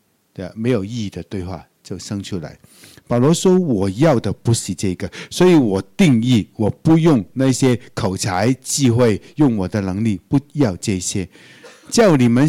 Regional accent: Taiwan; 我是中国人呢、啊，不是，我是台湾人呢、啊。

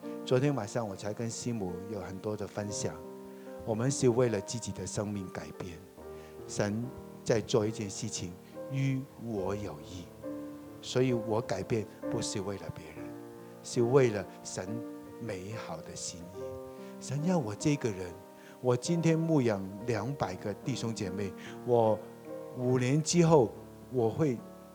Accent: Taiwan; 这群人后来他知道我们是台湾来的，怎么会有一群人从台湾来到这边爱以色列爱叙利亚

